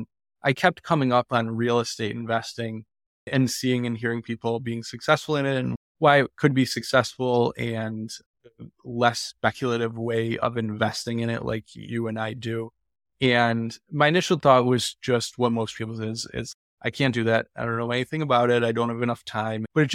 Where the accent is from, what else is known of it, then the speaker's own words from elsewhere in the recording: Buffalo, New York, United States; Getting into medicine, I grew up in Buffalo, New York.